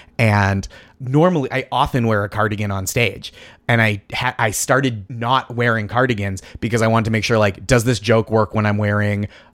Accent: Boston, Massachusetts, United States

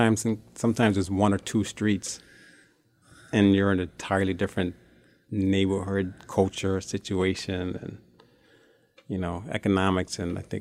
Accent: Bloomfield, Connecticut, United States; also born or lived in Hartford / East Hartford; So born in Hartford. I grew up in Bloomfield and East Hartford.

